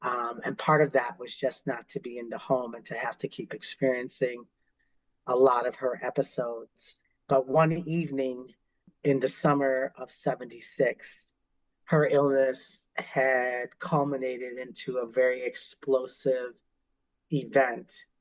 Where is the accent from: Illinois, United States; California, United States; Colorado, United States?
Illinois, United States; Chicago; born there; My background is my family is from Puerto Rico. I'm a first generation because I was born here in Chicago. And both my parents came here from Puerto Rico.